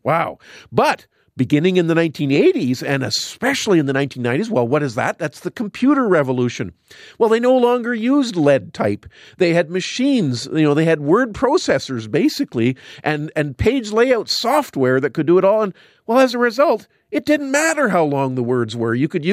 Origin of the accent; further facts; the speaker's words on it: Canada; Personally, as a Canadian, I would spell it with a Z.